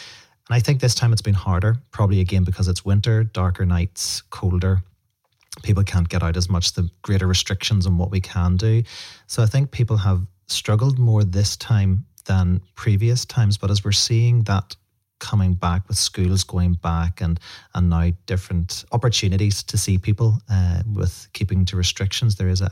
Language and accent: English; Northern Ireland, United Kingdom; So a bit of a change coming from Malawi to here, but I grew up in Katy in South Armagh, so grew up rural, coming back to what is a rural area as well. Annalong, traditionally a fishing village